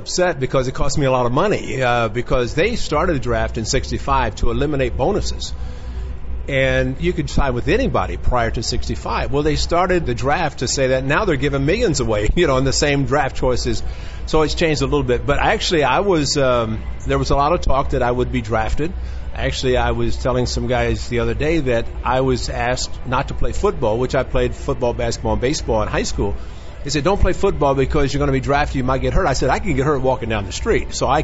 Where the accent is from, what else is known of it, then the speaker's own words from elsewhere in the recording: Marion, Illinois, United States; he came to my hometown in Marion, Illinois.